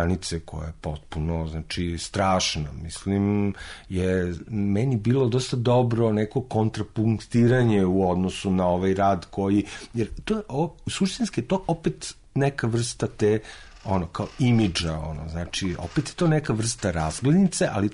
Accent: Smederevo, Podunavlje District, Serbia; also born or lived in Belgrade; ja sam Smederevac, ono, odrastao sam u tom gradu, iako sam rođen u Beogradu

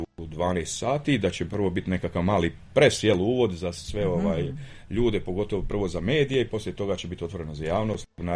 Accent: Banja Luka, Republika Srpska, Bosnia & Herzegovina; ja sam jedina osoba iz Banja Luke

